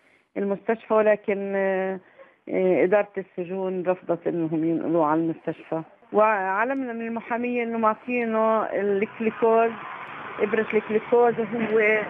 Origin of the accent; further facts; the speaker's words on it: Palestine; بس يعني إحنا كشعب فلسطيني أي إنسان بيخرج من السجن